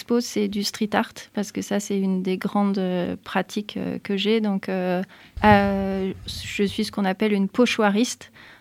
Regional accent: Glandage, Auvergne-Rhône-Alpes, France; je viens quand même en partie du monde rural. Moi, j'ai passé toute mon enfance à Glandage, donc dans le Diois. Et donc, bah, mon univers intime, il vient de ces milieux du Diois, de la montagne, de la ruralité, des lavandes, de la Provence d'ici.

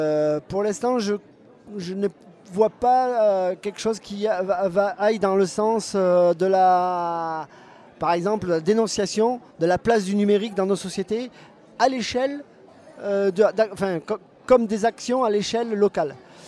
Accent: Grignan, Auvergne-Rhône-Alpes, France; Alors, effectivement, je suis drômois de naissance. J'ai grandi à Grignan.

